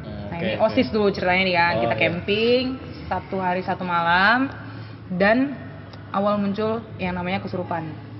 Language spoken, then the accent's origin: Indonesian; Batam, Riau Islands, Indonesia; Jadi aku SMP di M. Nah, kebetulan aku anak Batu Aji.